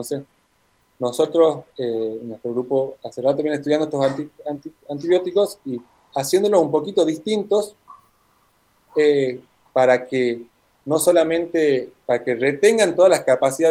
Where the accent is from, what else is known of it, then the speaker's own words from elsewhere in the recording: Tucumán, Argentina; sobre todo tucumanos, porque somos tucumanos acá, una tucumana en París y una tucumana en España.